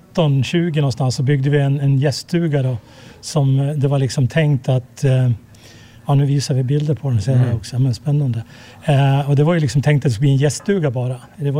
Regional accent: Fagersta, Västmanland County, Sweden; now in Smedjebacken, Sweden; eftersom jag är från Fagersta, men jag bor ju sedan länge då i Smedjebacken.

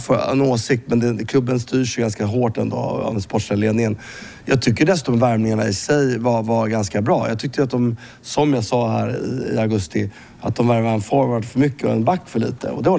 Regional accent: Sweden; jag är svensk

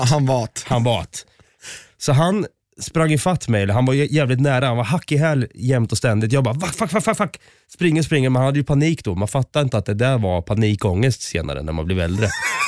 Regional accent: Östergötland, Sweden; Men det är för att vi är från Östergötland.

